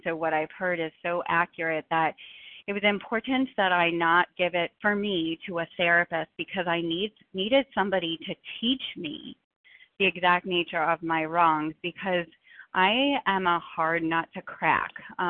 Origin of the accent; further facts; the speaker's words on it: Boston, Massachusetts, United States; from Boston.